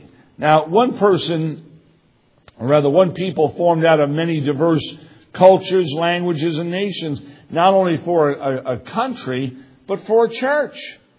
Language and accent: English; Brooklyn, New York, United States; born there; I was born in Brooklyn.